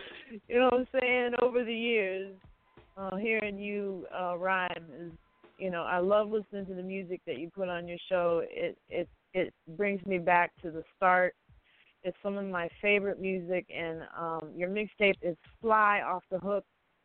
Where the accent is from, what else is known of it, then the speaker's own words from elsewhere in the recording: Detroit, Michigan, United States; born there; And I was born in Detroit. I got to support Detroit.